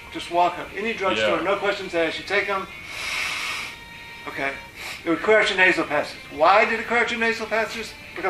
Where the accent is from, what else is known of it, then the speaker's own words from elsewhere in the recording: the South, United States; And so I'm from the South, and I said, you know, I really don't think it's a good thing to say that you're totally disabled.